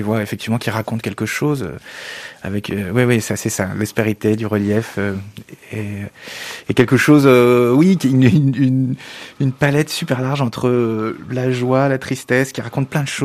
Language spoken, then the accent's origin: French; Paris, Île-de-France, France; now in Brittany, France; Après, c'est vrai que je me suis installé en Bretagne avec. C'est étrange, moi, je suis un vrai Parisien. Je suis né à Paris, j'ai grandi à Paris. Bon, j'ai des origines bretonnes.